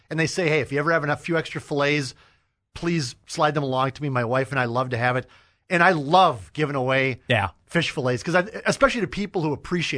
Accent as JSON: {"language": "English", "town": "Carlos", "region": "Minnesota", "country": "United States", "said": "I'm a rube from Carlos, Minnesota"}